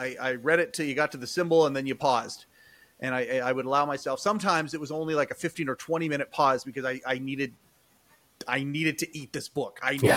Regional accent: Kelowna, British Columbia, Canada; You know, I'm from Kelowna.

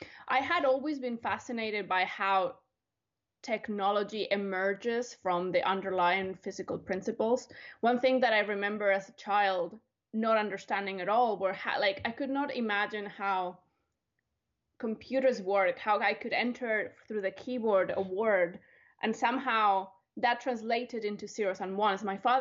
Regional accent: Spain; moved away as an adult; now in United States; So I'm originally from Spain

